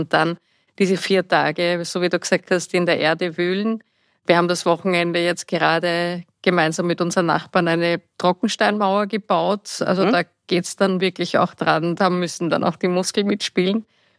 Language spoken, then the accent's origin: German; Vienna, Austria; also born or lived in Perchtoldsdorf; Ich komme ursprünglich aus Wien und jetzt Berchtoldsdorf, also das war so immer die Heimat, Rodon, Wien und Berchtoldsdorf, wo ich dann als Jugendliche hingezogen bin mit meinen Eltern.